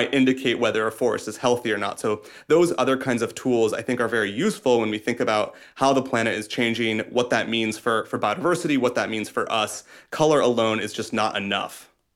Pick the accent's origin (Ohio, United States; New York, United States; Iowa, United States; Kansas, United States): Iowa, United States; so I'm from Iowa, we have these giant cornfields and giant monocultures of soybeans.